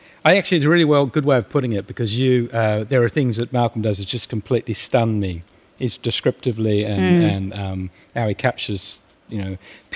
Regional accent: Coffs Harbour, New South Wales, Australia; I grew up in Coffs Harbour. It's one of the places I spent my high school years. And when we moved there, there were 10,000 people, and by the time I left, there were 100,000 people.

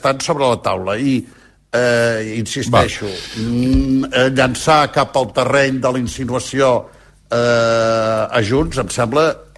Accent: Catalonia, Spain; els primers que no defensen el català som els catalans moltes vegades.

